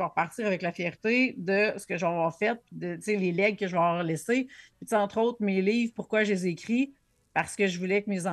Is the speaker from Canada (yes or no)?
yes; Quebec, Canada; now in Laurentides, Canada; moi, je viens de l'Abitibi. Là, je suis rendue dans Laurentides, mais j'ai passé comme 40 ans dans l'Abitibi.